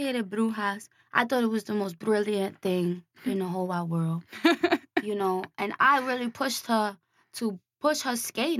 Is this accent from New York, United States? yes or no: yes; New York City, New York, United States; We're both from the Lower East Side.